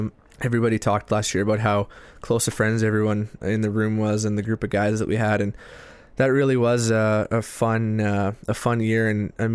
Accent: Edmonton, Alberta, Canada; growing up in Edmonton, I was a huge fan of the Oilers, and my favorite player was Doug Weight.

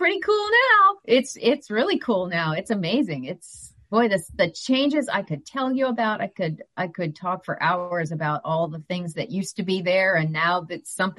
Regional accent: St. Petersburg, Florida, United States; Born and raised in St. Pete.

